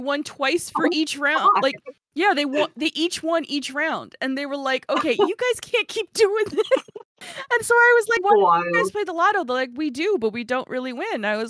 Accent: Chicago, Illinois, United States; And see, I'm originally from Chicago where if you put luxury on something, there's like a set standard.

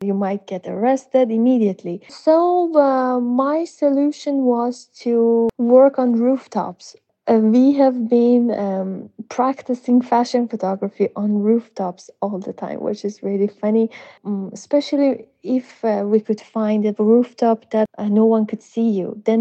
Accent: Mashhad, Razavi Khorasan, Iran; I grew up in Mashhad. Mashhad is a very religious city in Iran.

